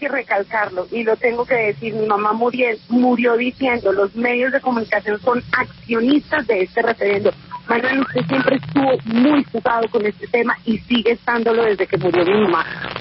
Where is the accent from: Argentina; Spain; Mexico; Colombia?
Colombia